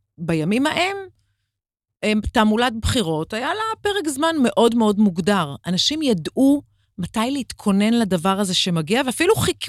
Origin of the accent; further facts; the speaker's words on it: Bat Yam, Tel Aviv District, Israel; אני בת לאימא שנולדה בקזבלנקה ולאבא שנולד באיסטנבול וגדלתי בבת ים.